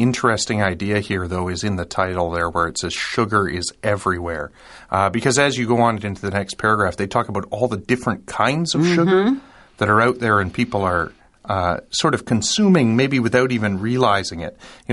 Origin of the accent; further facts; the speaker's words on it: Canada; I'm a Canadian, so I'm going to go with the maple syrup.